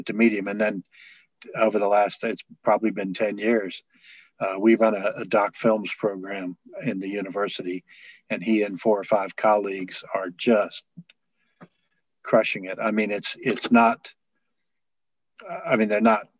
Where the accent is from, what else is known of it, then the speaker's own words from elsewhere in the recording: Vermont, United States; born there; As Southern as you can be when you're born in Vermont, yes.